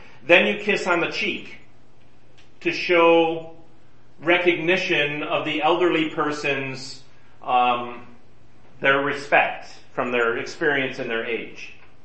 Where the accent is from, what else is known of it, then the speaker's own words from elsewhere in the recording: United States; I'm American. I'm a man. We don't do that in America.